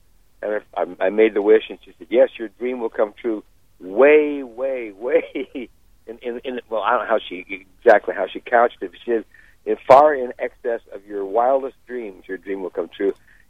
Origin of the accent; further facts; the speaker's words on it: Pacific Northwest, United States; because I grew up in the Northwest, and I was always a very shy kid.